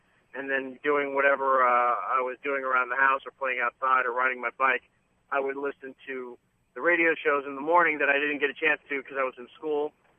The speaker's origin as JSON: {"language": "English", "town": "Long Island", "region": "New York", "country": "United States", "tie": "born or raised there", "said": "I did not grow up in South Florida. I grew up on Long Island"}